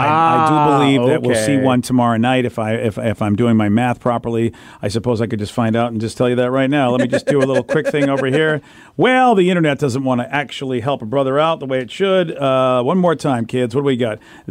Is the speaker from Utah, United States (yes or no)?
no; Boston, Massachusetts, United States; Brings me back to my old days growing up in Boston, where everybody yelled at me all the time.